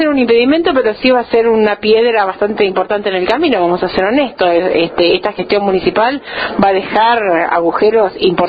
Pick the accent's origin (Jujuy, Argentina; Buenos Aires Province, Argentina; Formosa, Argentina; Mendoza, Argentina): Buenos Aires Province, Argentina; Quequén; Vos no te olvides que yo soy de Quequén